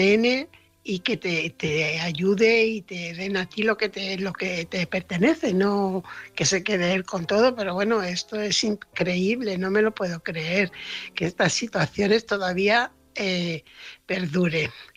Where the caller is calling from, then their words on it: Fuenlabrada, Community of Madrid, Spain; corresponsal de Fuenlabrada.